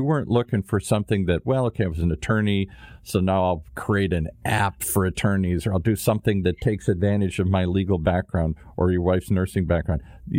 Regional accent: Ireland; My buddies and I opened an Irish pub because I'm an Irishman.

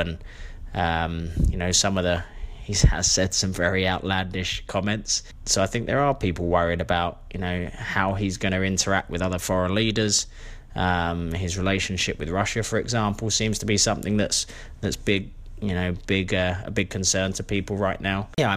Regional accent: Tenterden, South East England, United Kingdom; moved away as an adult; now in Dallas, United States; I grew up in Tenterden, Kent, and I've been in the US for 7.5 years. I currently live in Dallas, Texas, and I'm 35 years old.

